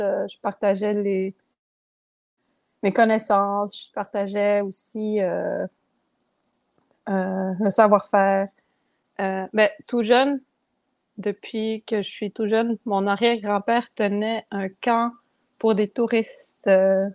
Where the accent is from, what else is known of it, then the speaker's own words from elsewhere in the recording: Manawan, Quebec, Canada; now in Trois-Rivières, Canada; Je viens de Manoan. Je suis infirmière auxiliaire à Trois-Rivières.